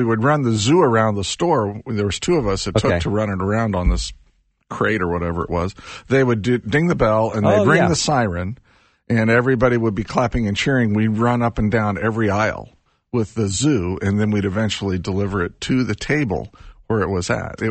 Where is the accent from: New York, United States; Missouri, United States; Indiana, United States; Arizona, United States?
Indiana, United States; Indianapolis; You know, I grew up in Indianapolis, though, where it was a little bit hotter than what it was here.